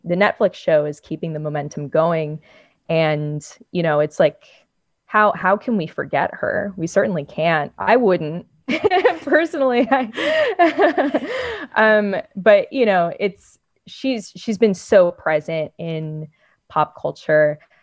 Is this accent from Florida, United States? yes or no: yes; Miami, Florida, United States; I'm half Cuban, half Belizean, and I grew up in Miami, Florida. So I'm not Tejana.